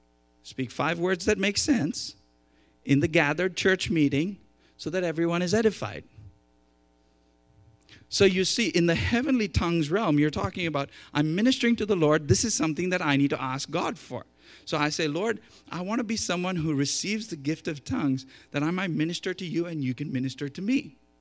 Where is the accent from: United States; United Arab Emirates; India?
India; English is a second language; I come from India. I speak about 3 or 4 Indian languages.